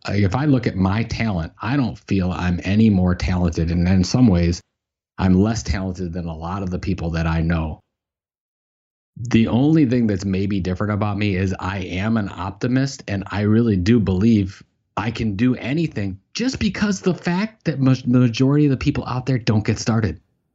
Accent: Cleveland, Ohio, United States; Cleveland, Ohio, and which is also my hometown

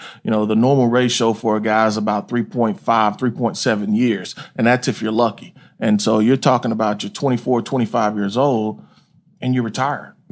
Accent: Mississippi, United States; Grew up in Mississippi, about 45 minutes east of Jackson. So been in the South, you know, my whole life as far as high school and college, and was privileged enough to play in New Orleans.

